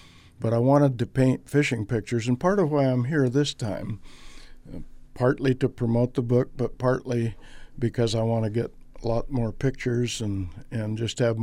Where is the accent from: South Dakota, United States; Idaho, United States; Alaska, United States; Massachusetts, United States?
Alaska, United States; I was born in Kanakanak.